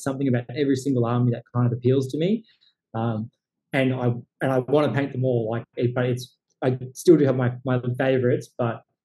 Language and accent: English; Queensland, Australia; because I'm from North Queensland in Australia, and it's like, you know, cyclone.